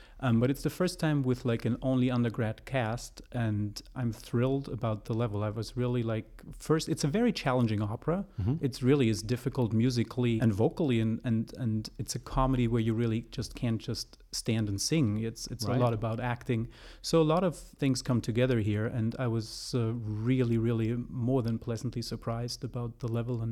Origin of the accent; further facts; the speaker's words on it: Bavaria, Germany; I grew up in Germany in a little town in northern Bavaria.